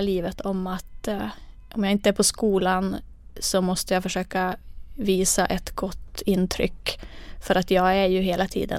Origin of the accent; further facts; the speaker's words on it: Finland; Swedish is a second language; moved away as an adult; now in Sweden; Dels har jag inte kunnat svenska förut. Jag flyttade till Sverige när jag var 18. Och jag är från finsk talande del av Finland.